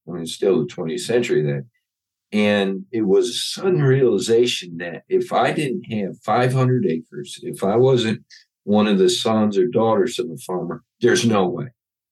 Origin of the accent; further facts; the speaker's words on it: Michigan, United States; Okay, well, I grew up in Michigan, in the southeastern part, just above Ohio. And I grew up on a 40-acre farm